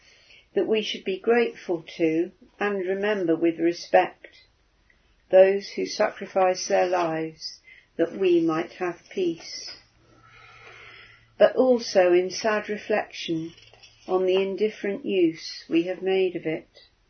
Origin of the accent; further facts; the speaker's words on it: Northampton, East Midlands, United Kingdom; My hometown of Northampton has two war memorials